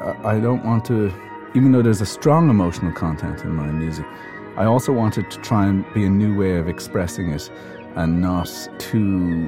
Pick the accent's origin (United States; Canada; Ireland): Ireland; there are huge disadvantages to being Irish because we don't have this massive structure like they have in other European countries for supporting new music.